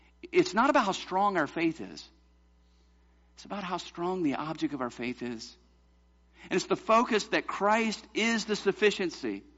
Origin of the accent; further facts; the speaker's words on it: the South, United States; you know I grew up in the South. When I moved to New Hampshire, I was a youth pastor for a while.